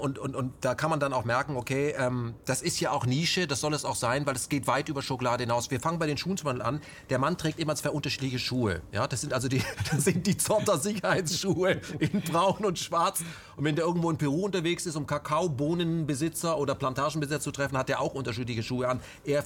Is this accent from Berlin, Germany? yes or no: yes; Berlin, Germany; Wir als Berliner wissen natürlich auch